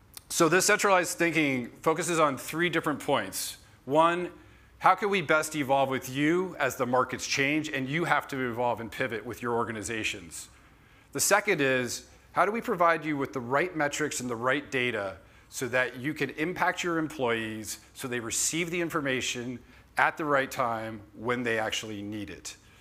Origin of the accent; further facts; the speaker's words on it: United States; moved away as an adult; now in United Kingdom; From my accent, you can tell I'm probably not from the UK. I'm American. I've been living over here for 8 years with my wife, two kids.